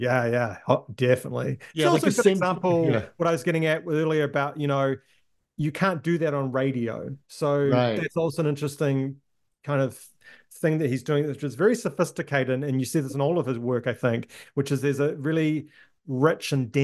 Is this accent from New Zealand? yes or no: yes; New Zealand; because I grew up in New Zealand.